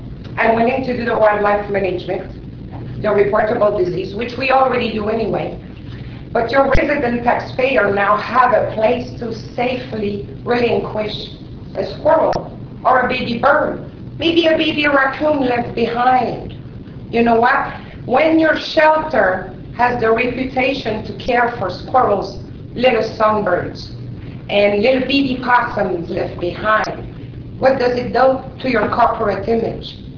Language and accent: English; Quebec City, Quebec, Canada; now in United States; I am from Quebec City, Canada. I worked very hard to become a U.S. citizen back in 2011.